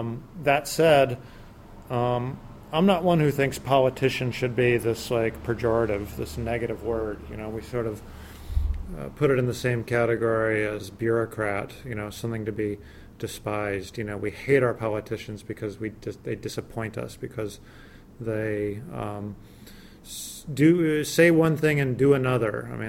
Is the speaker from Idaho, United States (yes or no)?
no; Tucson, Arizona, United States; A Safeway in Arizona is about a mass shooting in my hometown of Tucson.